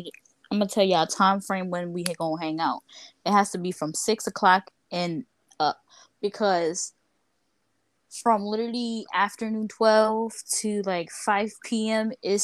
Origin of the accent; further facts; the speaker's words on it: Dominican Republic; I'm like, I don't give a fuck. I'm from the Dominican Republic. That bitch is hot.